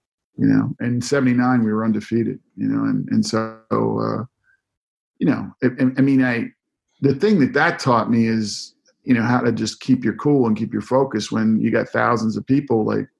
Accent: Chesapeake Bay, United States; man, I grew up near the Chesapeake Bay. We eat crab like, you know, like other people eat crackers.

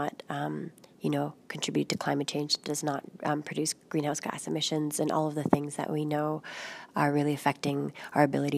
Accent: Alberta, Canada; and from northern Alberta, and you know, we saw immense impacts to the land

